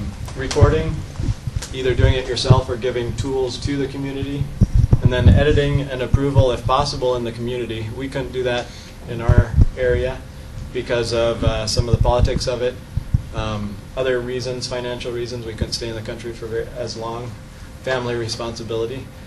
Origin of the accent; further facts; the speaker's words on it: United States; and a lot of times, especially as an American, I want to go in and change things and do it fast.